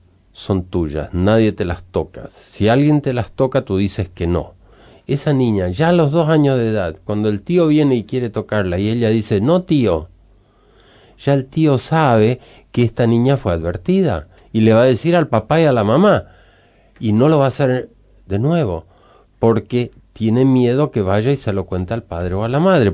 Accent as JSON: {"language": "Spanish", "country": "Sweden", "lives_now": "Uruguay", "said": "soy sueco, pero aquí en Uruguay"}